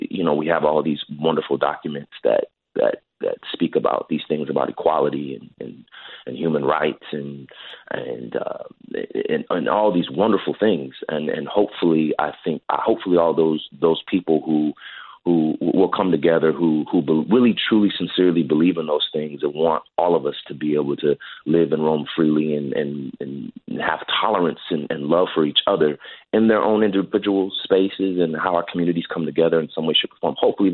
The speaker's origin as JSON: {"language": "English", "town": "Hayward", "region": "California", "country": "United States", "tie": "born or raised there", "said": "I grew up in the Bay Area. The Bay Area is extraordinarily diverse."}